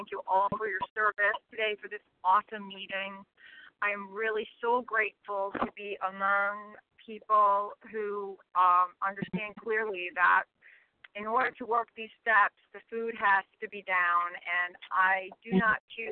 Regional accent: St. Augustine, Florida, United States; from St. Augustine.

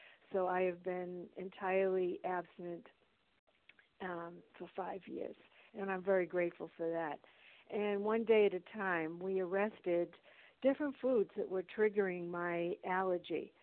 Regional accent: New Hampshire, United States; from New Hampshire.

